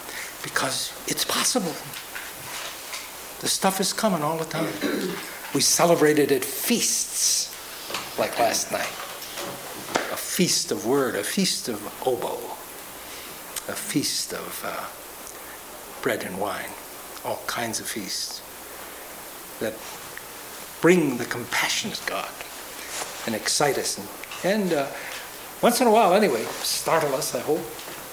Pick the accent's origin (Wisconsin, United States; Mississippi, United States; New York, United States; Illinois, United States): Illinois, United States; Chicago; Even though the congregation I grew up in Chicago, the kingdom wasn't the Lutheran church, it was St. John Church.